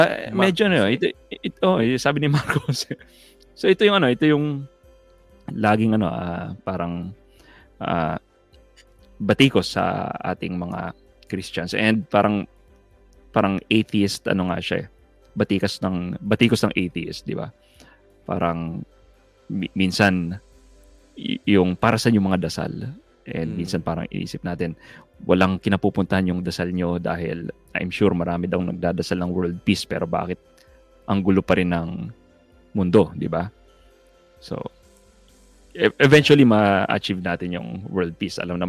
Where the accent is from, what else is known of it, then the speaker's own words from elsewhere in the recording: Bulacan, Philippines; binabati ko yung mga ka-hometown ko sa Bulacan, Bulacan.